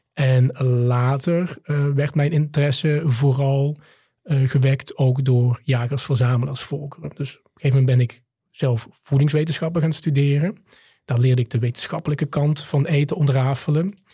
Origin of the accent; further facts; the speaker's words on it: Limburg, Netherlands; also born or lived in South Africa; Ik ben half Nederlander, half Zuid-Afrikaan. Ik ben in Limburg op het platteland opgegroeid, in het ouderlijk huis van mijn moeder.